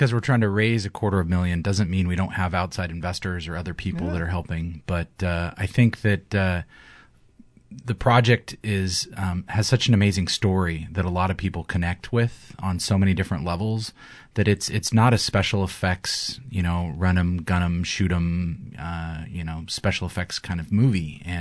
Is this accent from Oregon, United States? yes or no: yes; Oregon, United States; In fact, the funny thing about this project is that Andy is from Oregon. I'm from Oregon, and we both met each other in London at a film festival called Rain Dance.